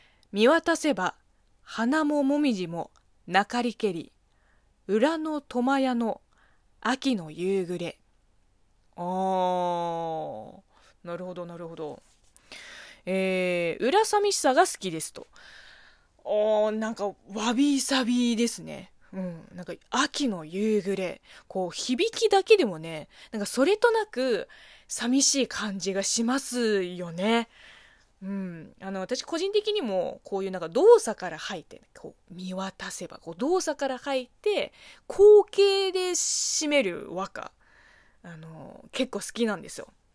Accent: China; Japanese is a second language; この番組は中国生まれ中国育ちの

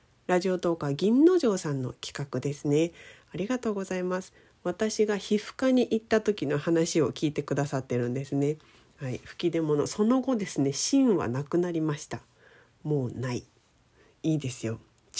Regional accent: Nagasaki, Japan; 実は私が長崎出身っていうので

